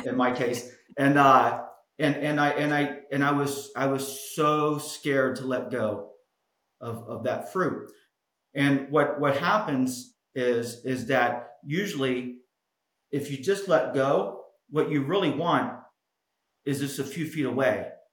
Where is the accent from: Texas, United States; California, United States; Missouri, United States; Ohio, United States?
Ohio, United States; Cincinnati; We were both born and raised in Cincinnati. Everything we knew was there.